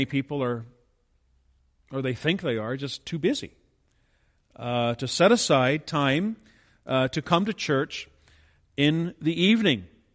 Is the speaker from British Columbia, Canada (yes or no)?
no; Ontario, Canada; I remember growing up in Ontario, almost everything was closed on Sunday.